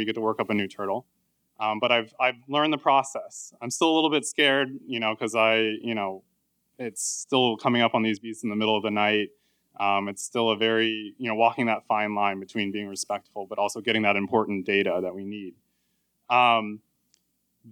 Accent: Jupiter, Florida, United States; So it's the summer after my undergrad, and I'm back in my hometown of Jupiter, Florida.

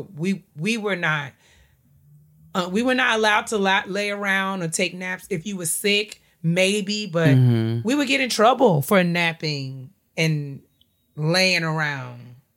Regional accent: New York, United States; My cousin Ebony, you know, she grew up in Tennessee, I grew up in New York, so we didn't grow up around each other

